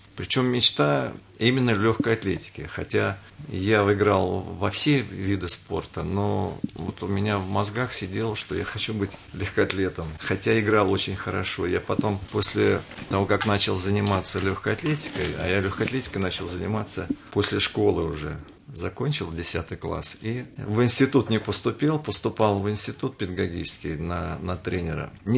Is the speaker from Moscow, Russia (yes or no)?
no; Saratov Oblast, Russia; born there; moved away; Сам я родился в Саратовской области, я не в Московской области.